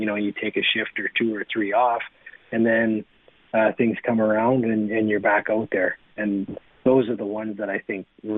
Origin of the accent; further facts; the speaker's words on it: Lethbridge, Alberta, Canada; So I grew up just outside of Lethbridge, Alberta